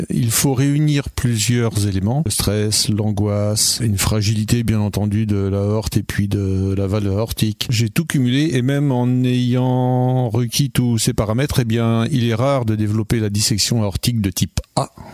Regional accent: Alençon, Normandy, France; donc je suis issu d'Alençon, j'ai toujours vécu dans la région

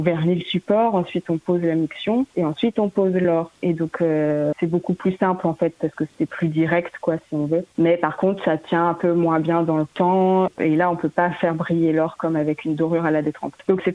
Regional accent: Bouloire, Pays de la Loire, France; je suis originaire de Bouloir, donc j'ai voulu me rapprocher de ma famille, étant donné qu'ils sont tous sur la commune.

